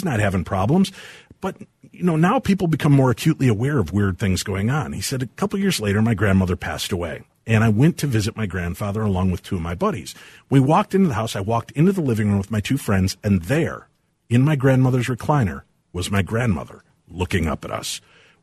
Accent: Medina, Illinois, United States; I grew up in Medina, Illinois. Mm-hmm. Very nice white bread city, right?

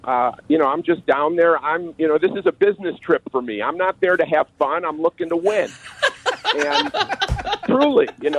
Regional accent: Highland Park, Illinois, United States; You know, I grew up in Highland Park. I'm not sure why I chose the Sox over the Cubs, but that's just what happened from, you know, eight, 9 years old.

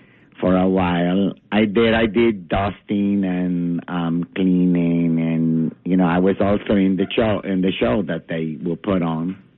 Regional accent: the South, United States; I'm from the South originally.

